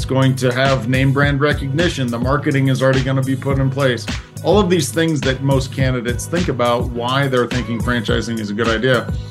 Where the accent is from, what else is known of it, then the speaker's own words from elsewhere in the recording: Midwest, United States; I grew up in the Midwest. My father was in the foundry business, so we made car parts.